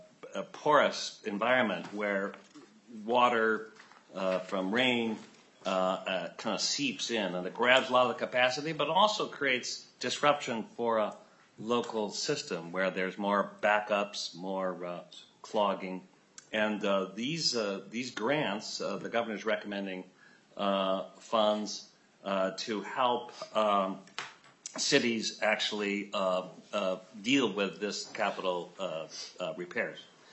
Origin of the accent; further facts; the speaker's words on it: Minnesota, United States; So it makes you feel really good about being a Minnesotan.